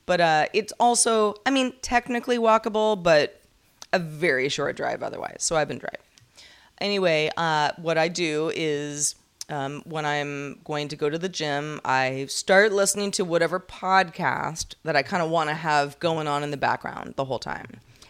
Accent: California, United States; I'm just from California, you know, like California people.

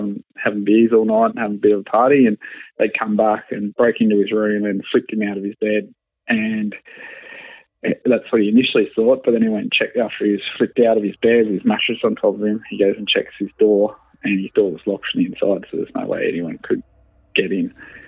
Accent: New Zealand; "Hey, I'm a Kiwi," sort of thing like that.

